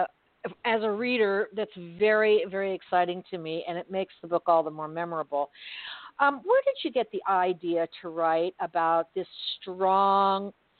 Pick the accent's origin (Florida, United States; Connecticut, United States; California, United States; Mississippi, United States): Florida, United States; Miami; I've lived in Florida all my life. I grew up in Miami.